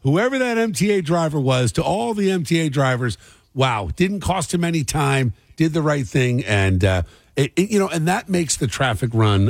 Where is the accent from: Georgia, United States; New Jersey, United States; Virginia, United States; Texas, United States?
New Jersey, United States; Cherry Hill; We had a neighbor when I was growing up in Cherry Hill.